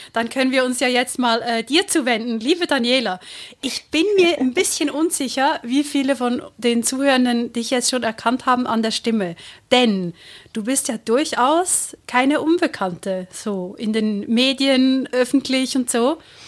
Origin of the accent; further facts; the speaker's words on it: Switzerland; Ich spreche Hochdeutsch, Hochdeutsch. Und ich sage das immer Hochdeutsch, weil bei uns Schweizer und Schweizerinnen gibt es ja keine